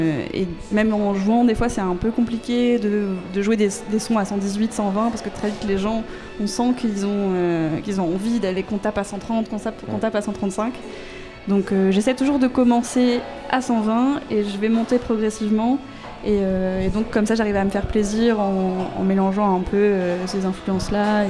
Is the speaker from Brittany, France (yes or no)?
yes; Saint-Malo, Brittany, France; J'ai vécu 3 premiers mois à Saint-Nazaire et après j'ai bougé vers Saint-Malo.